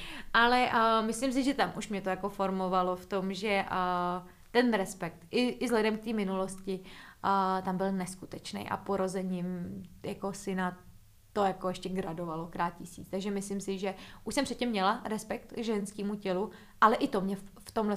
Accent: Ústí nad Labem, Ústí nad Labem Region, Czechia; já jsem z Ústí nad Labem, což je asi hodinku od Prahy

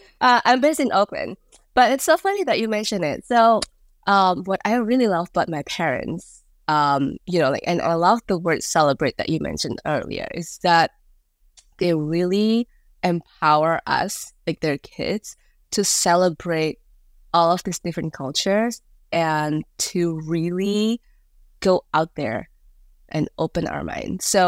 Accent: Indonesia; I was born and raised in Indonesia. And my parents both are Indonesian with a Chinese descent. So the story is 7 generations ago, our ancestors came from China to Indonesia.

